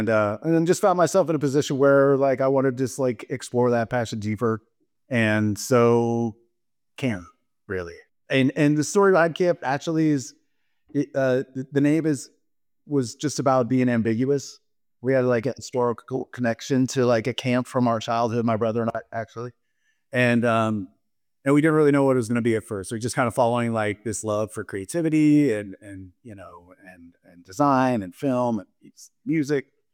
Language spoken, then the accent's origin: English; Pacific Northwest, United States; now in Bay Area, United States; technically I'm the Bay Area transplant, but I grew up nomadically in the Northwest. I'm bounced around a lot when I was a kid.